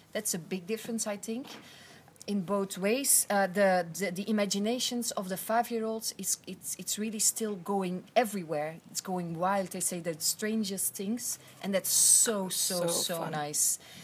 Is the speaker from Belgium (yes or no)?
yes; Belgium; English is a second language; We are from Belgium, based in Brussels and Antwerp, and we exist for 10 years.